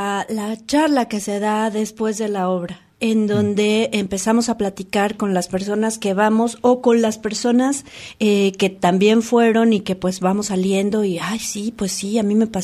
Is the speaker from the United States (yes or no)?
no; Mexico; que como comunidad mexicana, a mí tampoco me gusta el fútbol